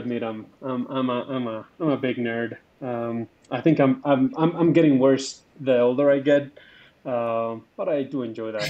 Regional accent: Manizales, Caldas, Colombia; born there; English is a second language; I was born in a small city in Colombia, in South America. It's called Manizales. It's close to the Andes Mountains.

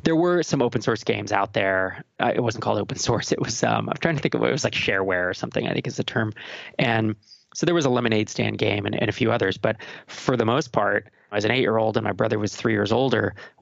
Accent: California, United States; I was born in Santa Clara, California. I grew up basically in the South Bay and then in the East Bay Area.

